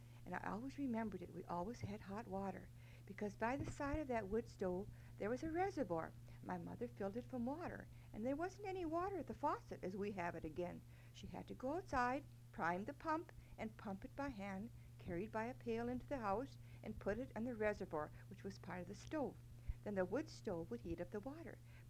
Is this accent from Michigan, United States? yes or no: yes; Iron Mountain, Michigan, United States; born there; And I was born in Iron Mountain in 1915. Their only American child.